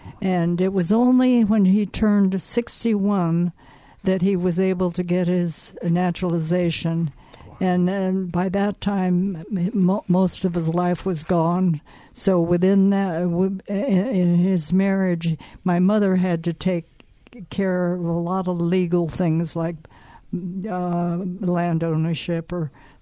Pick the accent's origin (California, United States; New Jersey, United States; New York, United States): California, United States; Mountain View; also born or lived in San Jose; I was born in San Jose. Oh, San Jose. Yeah, but our house was in Mountain View, because I was born in O'Connor Hospital in San Jose.